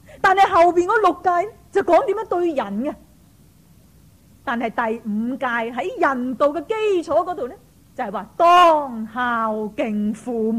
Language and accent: Cantonese; China; 真系我哋中国人咧，唔知点解嗰种隔膜